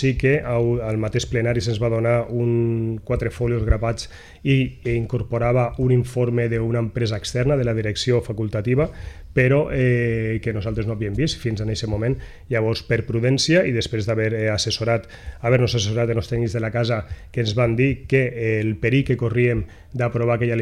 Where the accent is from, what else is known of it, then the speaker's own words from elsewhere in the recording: Vinaròs, Valencian Community, Spain; nosaltres som gent de Vinaròs, som vells de Vinaròs que es posen en política